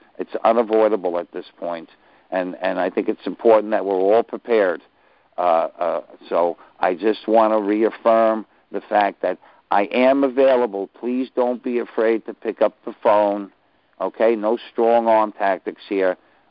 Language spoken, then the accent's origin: English; New York, United States; I'm from New York, so I got a big mouth. I can't shut up.